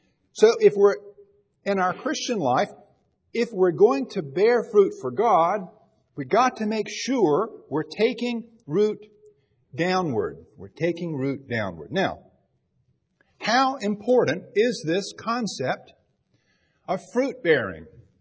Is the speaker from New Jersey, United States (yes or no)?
no; Raleigh, North Carolina, United States; It's like, I grew up in Raleigh. I don't know anything about plants, strawberry plants.